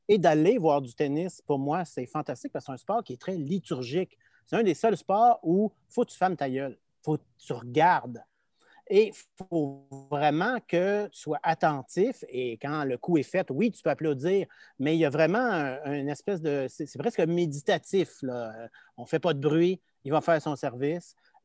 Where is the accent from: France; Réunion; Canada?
Canada; Saint-Jérôme, Quebec; born there; Moi, je suis né à Saint-Jérôme, une petite ville où il y avait deux sports.